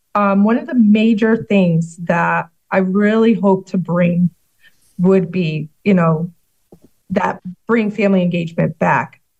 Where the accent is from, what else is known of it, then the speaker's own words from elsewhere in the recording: Springfield, United States; Well, I grew up in Springfield, and I remember back in the day where there was so much to do.